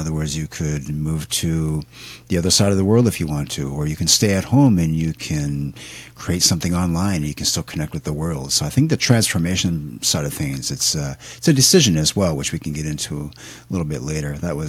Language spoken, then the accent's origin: English; Canada; now in Japan; So I'm from Canada originally